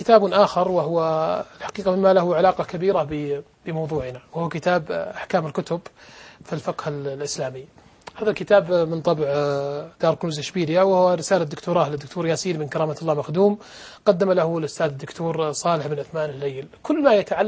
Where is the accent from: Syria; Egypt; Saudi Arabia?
Saudi Arabia; عندنا في السعودية